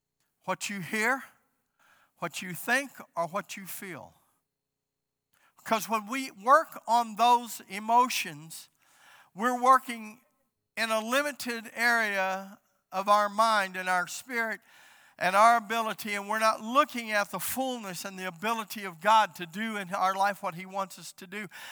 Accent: Alabama, United States; I'm from the South, and we have a time where I'm from. I mean, I have a time. Alabama talk.

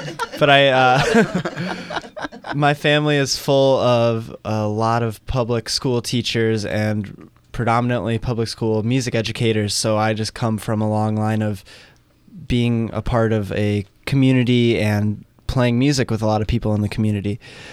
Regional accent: Iowa City, Iowa, United States; I am from the great city of Iowa City, Iowa.

